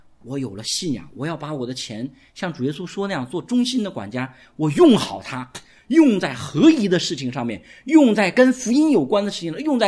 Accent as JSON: {"language": "Chinese", "country": "China", "said": "我们中国人经过这几十年的改革开放，我们中国真的是比四十年前富裕太多了"}